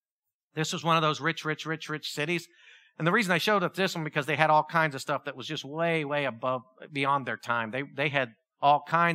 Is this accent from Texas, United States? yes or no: yes; Texas, United States; "Americans, Americans, Americans, where are you from?" We're like, "Texas."